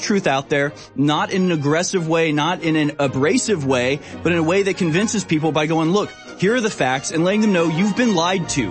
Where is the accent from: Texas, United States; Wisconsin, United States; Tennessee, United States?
Texas, United States; I'm glad I'm a Texan and always have been.